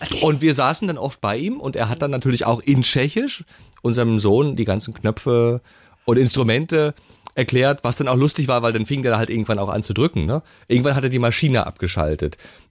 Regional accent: East Germany, Germany; nun bin ich ja Ossi

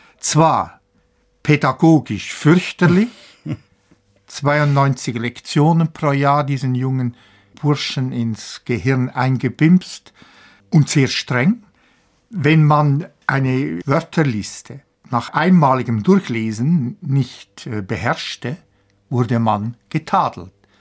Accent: Willisau, Lucerne, Switzerland; Ich bin also in Willisau aufgewachsen.

